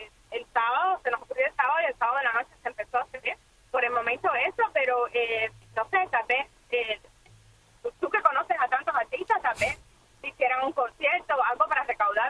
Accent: Unión de Reyes, Matanzas, Cuba; moved away; Yo soy de un pueblecito como el tuyo, así chiquitito como Guayamanso, que se llama Unión de Reyes en Matanzas.

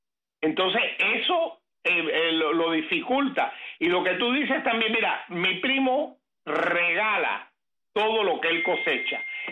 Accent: Havana, Cuba; now in Miami, United States; yo nunca me había ido de Cuba, que yo me había mudado de barrio, ¿ok? Porque yo salí de La Habana para Miami, y esto es un barrio de La Habana.

